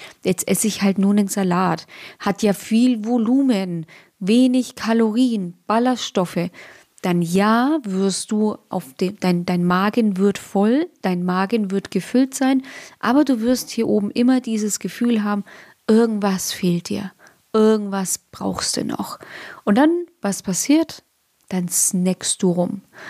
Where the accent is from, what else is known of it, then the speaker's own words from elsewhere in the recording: Nuremberg, Bavaria, Germany; Bei uns in Franken, in Nürnberg, heißt es Kong.